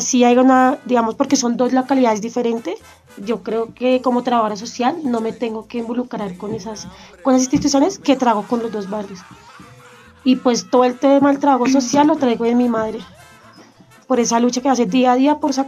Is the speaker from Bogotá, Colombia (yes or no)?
yes; Bogotá, Colombia; Sí, nací en Bogotá y fui criada aquí. Fui criada por una mujer emprendedora que … Es chocuana. No conviví con mi padre. Mi padre es de Barranquilla